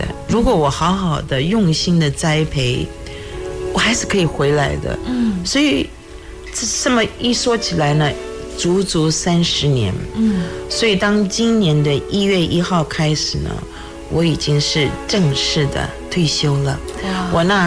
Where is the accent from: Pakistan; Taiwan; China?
Taiwan; now in United States; 我觉得我们在台湾来的时候，从台湾来的都是被筛选过的